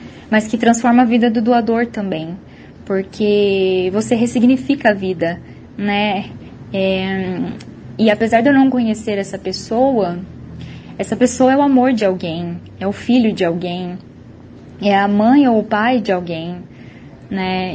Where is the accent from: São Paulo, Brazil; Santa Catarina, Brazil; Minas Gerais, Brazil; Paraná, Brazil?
Paraná, Brazil; Umuarama; Hemocentro de Umuarama, que é a minha cidade natal